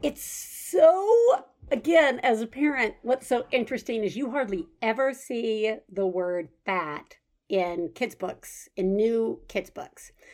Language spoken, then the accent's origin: English; Deep South, United States; I grew up in the Deep South, and, you know, I mean, kids were on, you know, diet pills were put in lunch boxes